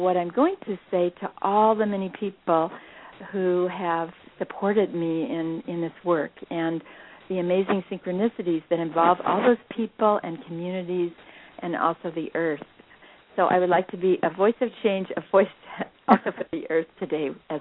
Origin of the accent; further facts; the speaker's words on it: Philadelphia, Pennsylvania, United States; born there; And as a child, I was born in Philadelphia